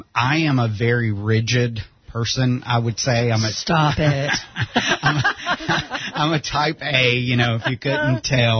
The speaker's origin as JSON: {"language": "English", "region": "South Carolina", "country": "United States", "said": "I do have some family here, but I'm not originally from here, if you can't tell by the accent. I'm from South Carolina, was in the Air Force, so I've moved all around."}